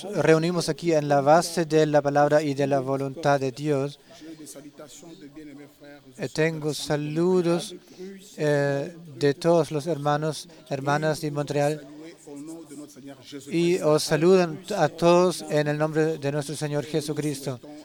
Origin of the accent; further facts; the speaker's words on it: Kananga, Kasaï-Central, DR Congo; que vengo de Kananga, del Congo.